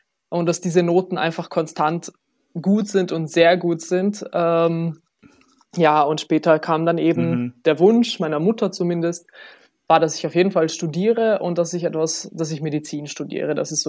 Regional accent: Bosnia & Herzegovina; Ich bin 24, ich studiere Publizistik und Kommunikationswissenschaften. Genau, ich komme ursprünglich aus Bosnien

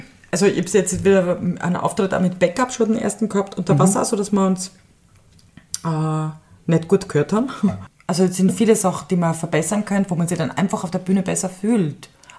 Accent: Graz, Styria, Austria; Ich bin Graz aufgewachsen, ich bin Grazerin, ich habe dort studiert, ich bin dort zur Schule gegangen, ich habe sehr viele Freundschaften dort.

